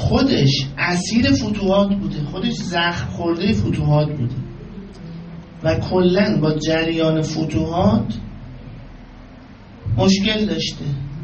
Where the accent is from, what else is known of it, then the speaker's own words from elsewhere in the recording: Amol, Mazandaran, Iran; من ترکم آملی هستم،